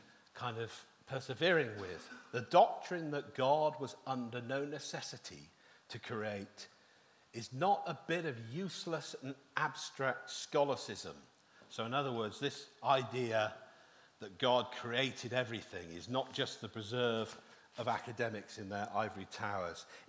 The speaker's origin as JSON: {"language": "English", "region": "England", "country": "United Kingdom", "said": "because we don't like speaking about things like this when we're English."}